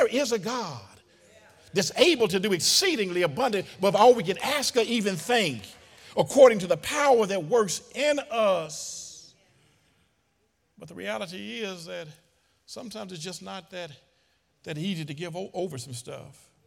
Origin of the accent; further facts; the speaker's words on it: Memphis, Tennessee, United States; I remember years ago growing up in Memphis, Tennessee